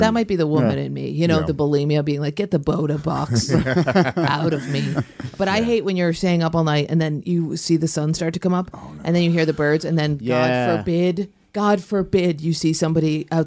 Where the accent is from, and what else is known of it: Ithaca, New York, United States; born or raised there